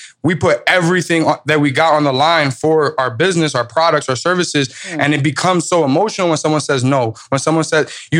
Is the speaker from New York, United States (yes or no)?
yes; New York, United States; Like, I'm a New Yorker.